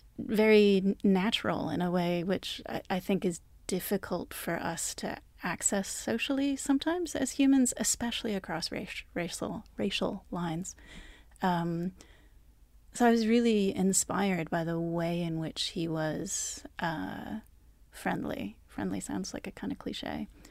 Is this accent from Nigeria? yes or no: no; Calgary, Alberta, Canada; also born or lived in Singapore / North Wales / Shropshire / Ghana; my father was Dutch, but he was born in Indonesia. My mother was German. I grew up in Calgary, in Singapore, back in Calgary, in North Wales, Shropshire in England, Ghana, and Dallas.